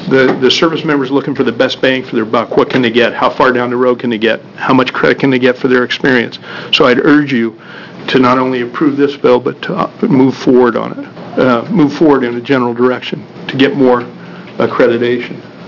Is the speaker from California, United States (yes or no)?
no; Albany, Oregon, United States; I'm from Albany, Oregon. I'm a retired Coast Guard Master Chief.